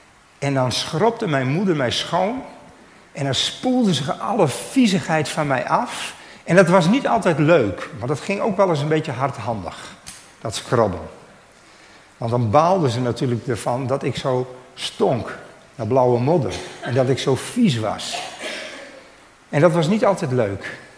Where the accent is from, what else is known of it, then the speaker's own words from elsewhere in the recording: Drachten, Friesland, Netherlands; Ik ben opgegroeid in Drachten, in de Wieken.